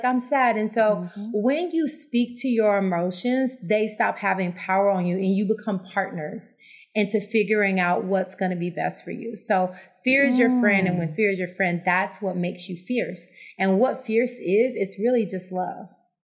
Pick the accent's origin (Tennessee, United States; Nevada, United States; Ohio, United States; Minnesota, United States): Tennessee, United States; growing up in Tennessee, I was like one of the few Black women in my classes.